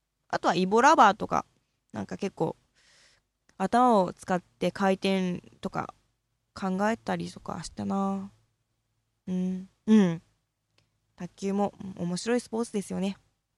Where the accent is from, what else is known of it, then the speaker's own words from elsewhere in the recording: Fukuoka, Japan; 私はバリバリの博多っ子なので、豚骨が一番ですよ。